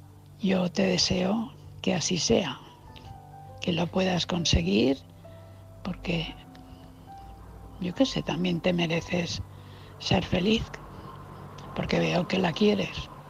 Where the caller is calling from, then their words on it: Valencia, Valencian Community, Spain; de Valencia.